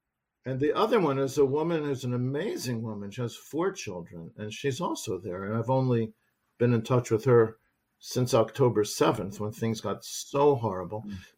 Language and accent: English; United States; Okay, so I grew up in America in a very, you know, comfortable, reasonably easy life in the late 1960s.